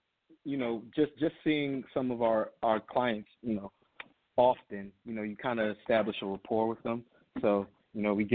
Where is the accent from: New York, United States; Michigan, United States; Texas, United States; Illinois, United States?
New York, United States; Brooklyn; I told him I was raised in Brooklyn